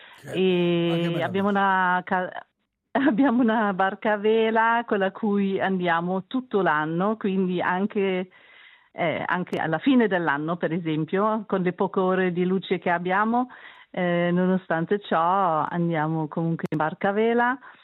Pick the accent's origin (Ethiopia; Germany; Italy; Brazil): Germany; Hannover, Lower Saxony; Italian is a second language; now in Riva San Vitale, Switzerland; sono di Hannover. Però quando tu mi hai chiesto, io davvero ci ho fatto un pensiero, ho pensato ma sì che mi sento ticinese, perché poi la mia vita da praticamente adulta comunque alla fine l'ho fatta in Ticino, tutta a Riva